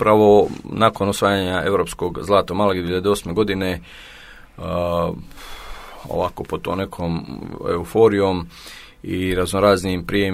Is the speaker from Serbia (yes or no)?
no; Kotor, Montenegro; nas šestoro iz Kotora, šest reprezentativca iz Kotora